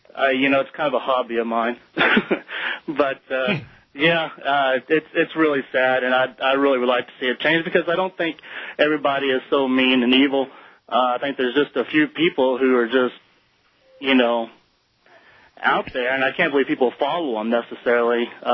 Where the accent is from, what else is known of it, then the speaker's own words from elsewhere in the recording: Louisiana, United States; I've had to deal with that growing up in Louisiana and people hating people